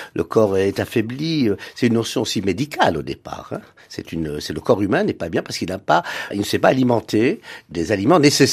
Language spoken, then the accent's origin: French; Paris, Île-de-France, France; born there; je suis né à Paris il y a très longtemps, de parents kabyles.